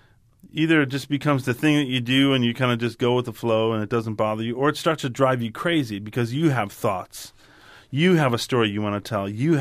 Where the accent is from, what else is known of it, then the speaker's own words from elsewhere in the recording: Chicago, Illinois, United States; I grew up in Chicago. I went to an acting school called the Theater School at DePaul University